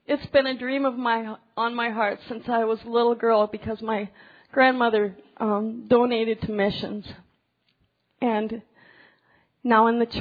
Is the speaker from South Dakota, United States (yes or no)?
yes; Rapid City, South Dakota, United States; from Rapid City, South Dakota.